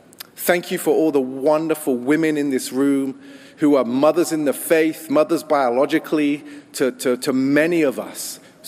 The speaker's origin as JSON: {"language": "English", "country": "United States", "lives_now": "London, United Kingdom", "said": "even though I don't sound like it, I am American."}